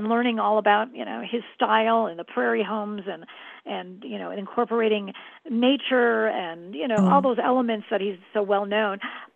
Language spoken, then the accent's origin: English; Chicago, Illinois, United States; I was being born and raised in Chicago.